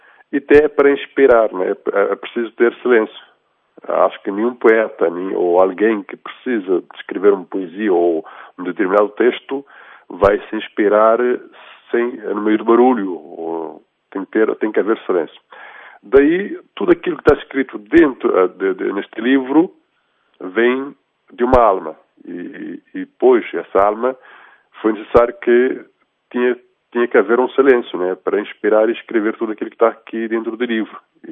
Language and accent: Portuguese; Cape Verde; now in Italy; atualmente resido aqui em Itália, sou de Cabo Verde.